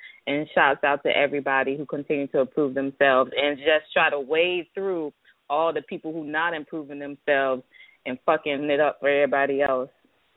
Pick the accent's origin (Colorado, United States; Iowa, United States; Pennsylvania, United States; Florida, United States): Florida, United States; Miami; a lot of people know I'm from Miami, but I give a lot of praise to Harlem and Brooklyn